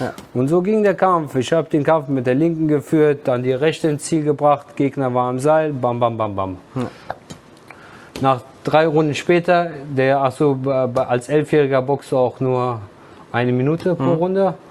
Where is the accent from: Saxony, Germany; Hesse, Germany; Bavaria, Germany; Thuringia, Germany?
Hesse, Germany; Wiesbaden; Bei mir ist das so gewesen, ich bin zwar in Wiesbaden geboren